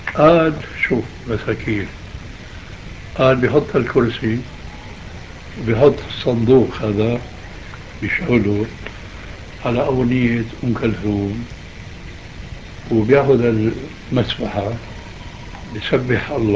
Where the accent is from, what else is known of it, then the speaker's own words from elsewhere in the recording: Damascus, Damascus Governorate, Syria; عندنا في دمشق